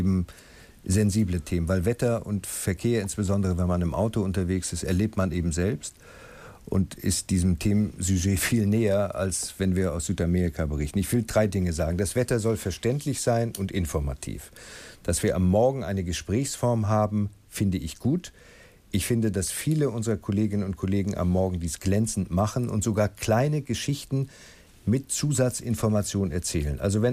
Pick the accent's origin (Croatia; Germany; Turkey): Germany; Schleswig-Holstein; Ich komme aus Schleswig-Holstein. Da kenne ich die Namen alle und weiß, wie sie richtig klingen.